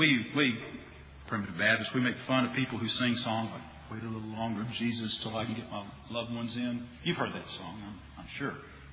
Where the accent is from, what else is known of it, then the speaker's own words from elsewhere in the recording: United States; And I'm an American. I'm thankful to live in America. Don't want to live anywhere else.